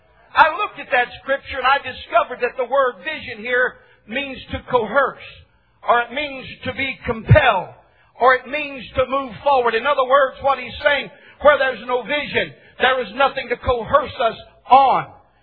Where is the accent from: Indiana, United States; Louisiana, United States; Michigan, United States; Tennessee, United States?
Michigan, United States; while traveling from the state of Florida back to my home state of Michigan.